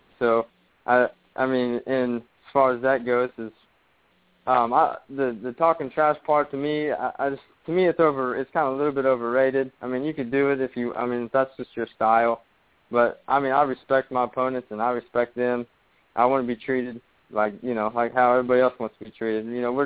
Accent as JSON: {"language": "English", "region": "Oklahoma", "country": "United States", "said": "I'm actually right on the border of Kansas, Oklahoma."}